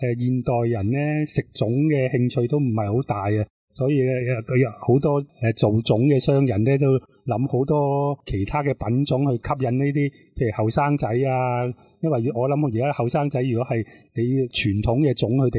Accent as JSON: {"language": "Cantonese", "region": "Guangdong", "country": "China"}